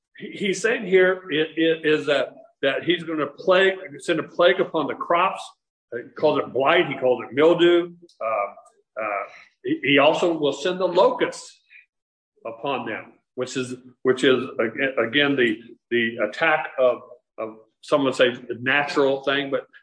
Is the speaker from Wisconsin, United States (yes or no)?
no; Chandler, Arizona, United States; I grew up in Chandler. When I grew up in Chandler, there were fields everywhere.